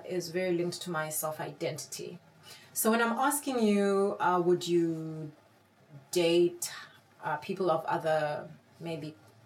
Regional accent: Eastern Cape, South Africa; born there; Like, I was born in the Eastern Cape

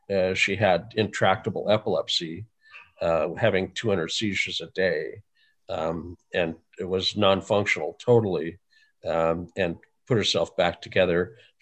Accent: North Dakota, United States; I grew up in North Dakota.

